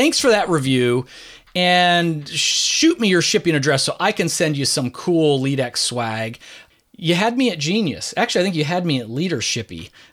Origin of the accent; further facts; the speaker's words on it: Philadelphia, Pennsylvania, United States; back from my hometown of Philadelphia. Shout outs to the 215s.